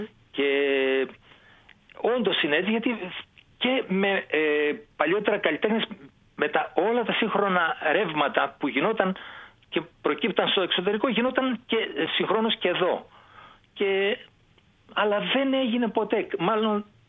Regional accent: Karditsa, Thessaly, Greece; ναι, εκεί είναι η πατρίδα μου

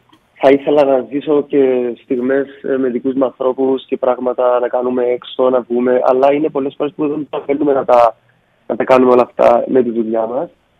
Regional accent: Cyprus; Λοιπόν, έχω κατάγομαι από την Κύπρο.

